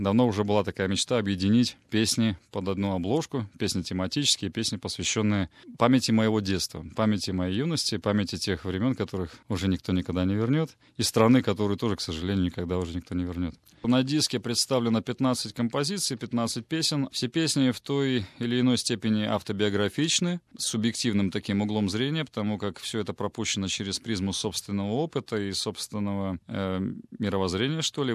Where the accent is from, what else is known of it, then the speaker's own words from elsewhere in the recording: Volga region, Russia; Я сам с Волги